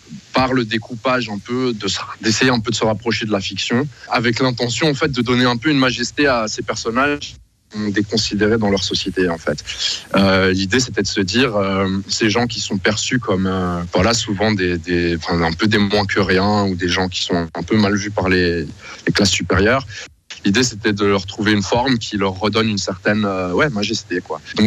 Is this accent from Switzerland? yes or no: yes; Switzerland; moi j'ai grandi en Suisse aussi.